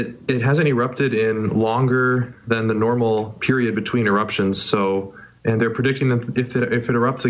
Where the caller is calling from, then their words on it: Cambridge, East of England, United Kingdom; I'm calling in from Cambridge in England. So I'm doing a semester abroad right now at Westfield House